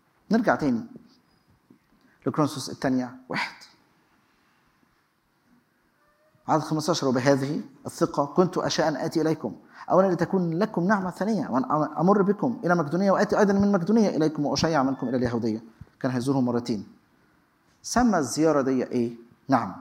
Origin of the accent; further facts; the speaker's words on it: Egypt; دي لغة عندنا في مصر هي معناها الدنيا لخبطة من غير أي نظام.